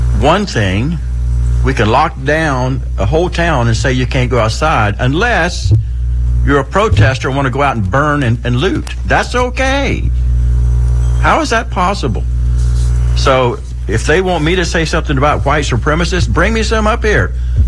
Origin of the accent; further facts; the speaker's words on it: the South, United States; And I grew up in the South. I grew up around bad things, and we took care of it.